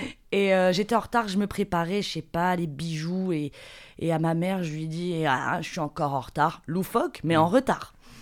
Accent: Marseille, Provence-Alpes-Côte d'Azur, France; je suis native de Marseille, oui, j'ai le droit.

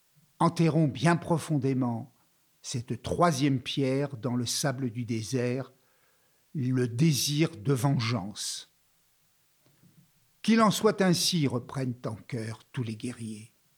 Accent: Algeria; Chez nous, en Algérie, les anciens ont l'habitude de raconter ce conte aux enfants

